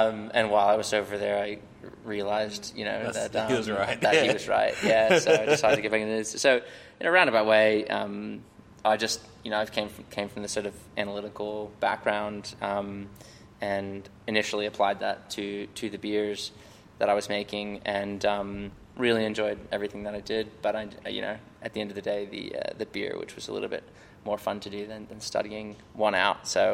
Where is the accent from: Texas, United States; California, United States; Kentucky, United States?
Texas, United States; moved away; No, so I'm originally from Texas, which is why my accent's really, really messed up.